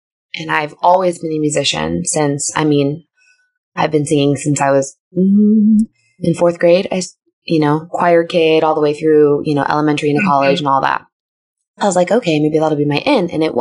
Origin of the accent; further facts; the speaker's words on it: Riverside, California, United States; moved away; also born or lived in Kansas; And at the time I was growing up in California. I was raised in Riverside, California. We moved from California to Kansas.